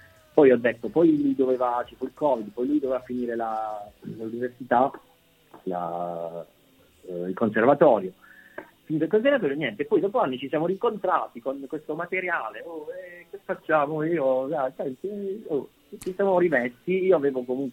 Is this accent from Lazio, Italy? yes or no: no; Mola di Bari, Apulia, Italy; io sono di Mola di Bari, e Niccolò è di Capurso, che sono due paesi a 15-20 km più o meno da Bari